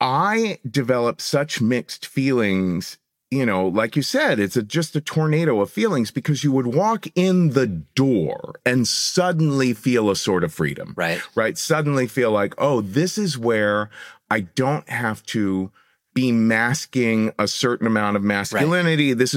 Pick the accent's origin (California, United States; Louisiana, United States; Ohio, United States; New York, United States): Ohio, United States; when I was growing up in Ohio, I was just always fantasizing